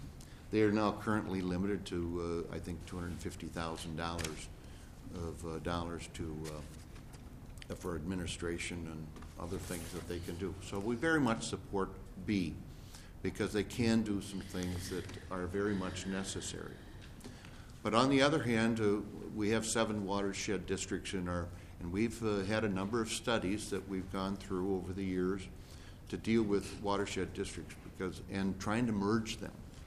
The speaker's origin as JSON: {"language": "English", "town": "Delft", "region": "Minnesota", "country": "United States", "tie": "born or raised there", "lives_now": "Washington County, United States", "said": "I don't think I realized as a child when I was in Delft, Minnesota, down by Wyndham, and the arguments about grain tile that it would carry"}